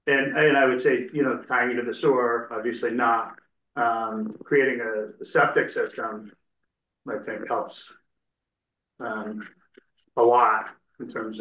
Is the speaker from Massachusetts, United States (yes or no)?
yes; Massachusetts, United States; You know, I'm from Mass. And where I live back home, you know, it's we're very respectful.